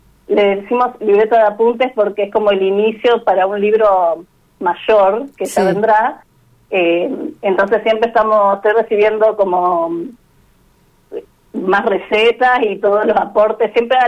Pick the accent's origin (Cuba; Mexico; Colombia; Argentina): Argentina; Colastiné, Santa Fe; Yo soy de Colastine.